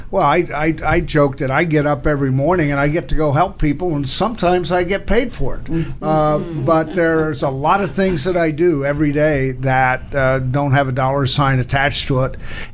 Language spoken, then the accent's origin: English; Illinois, United States; I grew up on a farm in East Central Illinois.